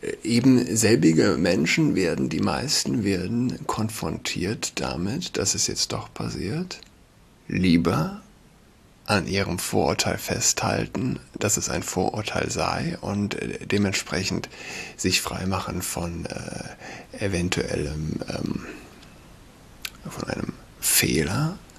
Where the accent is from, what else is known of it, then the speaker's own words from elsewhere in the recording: Saarland, Germany; now in Berlin, Germany; Ich bin Saarländer